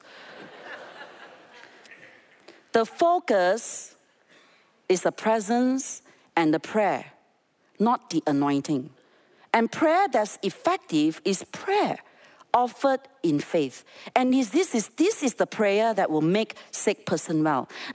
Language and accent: English; Xinjiang, China; I was growing up in Xinjiang.